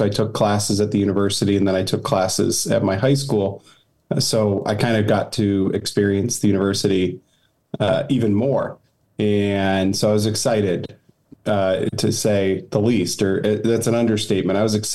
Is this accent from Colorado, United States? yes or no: no; Ohio, United States; I'm from Ohio, and my oldest sister went to a youth conference.